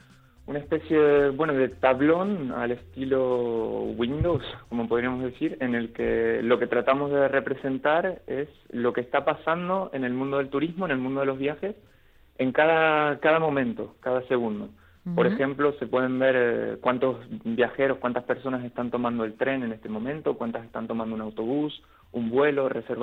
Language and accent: Spanish; Tenerife, Canary Islands, Spain; Yo soy de Canarias, de Tenerife.